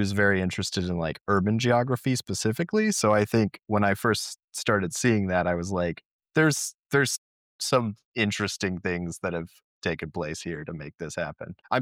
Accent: Tulsa, Oklahoma, United States; And I'm from Tulsa as well. When I moved to OKC

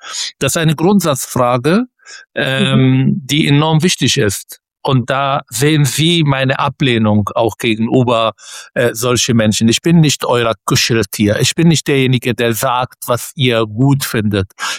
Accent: Palestine; Das hat aber auch mit unserer Seite als Palästinenser viel mehr zu tun.

